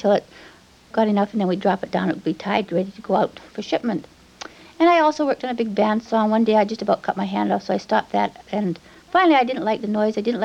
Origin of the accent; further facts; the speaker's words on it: Nanaimo, British Columbia, Canada; of course. And I was born right here in Nanaimo. My father also was born in Nanaimo, and my grandfather jumped ship here many years ago. And I lived right here in Salt Air, grew up right around here.